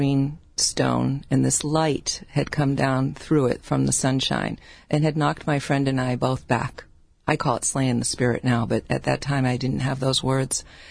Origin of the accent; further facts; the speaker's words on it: Peabody, Massachusetts, United States; I grew up in Peabody, Massachusetts